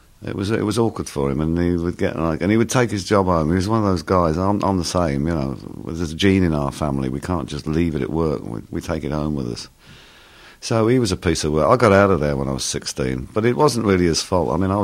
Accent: Shrewsbury, West Midlands, United Kingdom; I came from Shrewsbury. They're both West Country, about 60 miles apart.

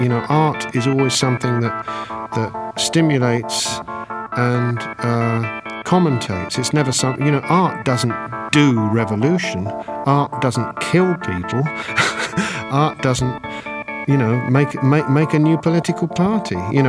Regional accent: London, United Kingdom; hey, we're a bunch of guys, we come from the Shepherd's Bush area of London, we've been lucky, we've got a record deal

